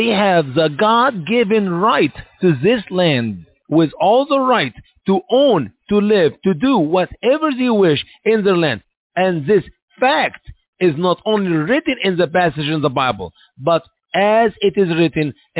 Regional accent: Egypt; after Moses and the Jewish people left my home country, Egypt, after 400 years of slavery.

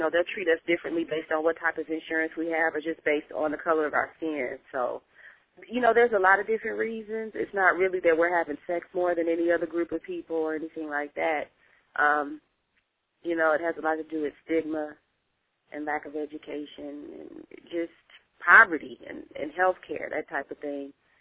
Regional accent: Flint, Michigan, United States; now in Burton, United States; Yeah, I'm from Flint, but I live in Burton, and really that's just, you know, the next city over.

